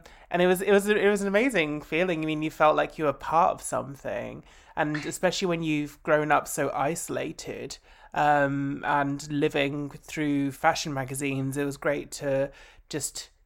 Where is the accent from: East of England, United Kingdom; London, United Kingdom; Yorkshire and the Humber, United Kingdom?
East of England, United Kingdom; I grew up in Essex.